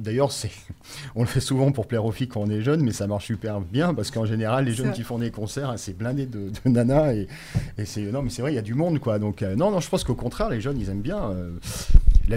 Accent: Grenoble, Auvergne-Rhône-Alpes, France; born there; moved away; also born or lived in Paris; je suis né à Grenoble, et puis pour des questions évidentes, hein, Paris, y a beaucoup de choses qui se passent, et donc c'est aussi plus pratique d'y être pour tout ce qu'il y a à faire. Donc ouais, je suis resté 20 ans, un peu plus de 20 ans sur Paris.

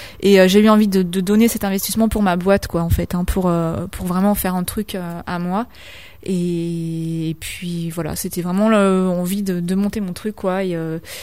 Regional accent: Bourgoin-Jallieu, Auvergne-Rhône-Alpes, France; also born or lived in Lyon; Je suis bergalienne d'origine. J'ai grandi, je suis née à Lyon, puis je suis arrivée à Bourgoin à 6 mois. J'ai grandi ici, j'ai fait ma scolarité ici jusqu'à mon bac. Et j'ai aujourd'hui déjà 29 ans.

